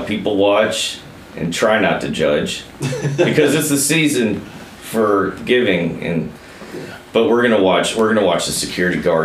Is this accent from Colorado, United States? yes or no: no; Kentucky, United States; I'm from Kentucky, and I think it's badder than fuck.